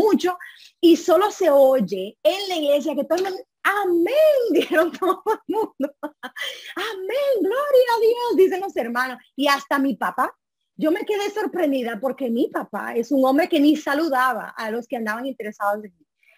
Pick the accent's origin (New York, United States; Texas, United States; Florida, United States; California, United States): New York, United States; born there; Yo no soy dominicana, por si no lo sabían. Yo soy de madre guatemalteca y padre hondureño, y yo nací en Nueva York, en el Bronx. Pero me he juntado tanto con los dominicanos que ya me han adoptado.